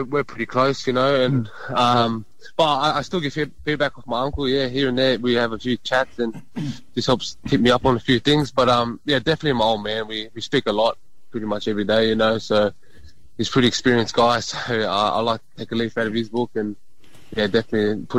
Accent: Sydney, New South Wales, Australia; I grew up in the South Sydney area, so man, I really had no choice.

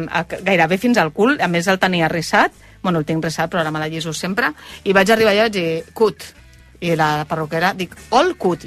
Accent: Badalona, Catalonia, Spain; Soc molt badalonina, eh? M'agrada bastant més... I sóc molt de Port de la Selva.

